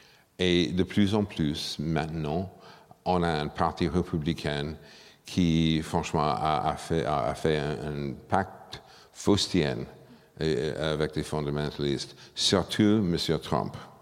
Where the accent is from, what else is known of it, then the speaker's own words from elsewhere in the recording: United States; French is a second language; je suis un Américain né au milieu de la guerre froide, voire de l'autre côté.